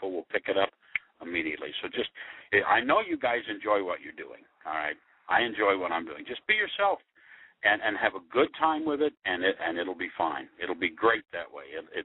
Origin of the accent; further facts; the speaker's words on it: Indianapolis, Indiana, United States; I grew up in Indianapolis or west of Indianapolis and worked in Plainfield and Lebanon and some different places.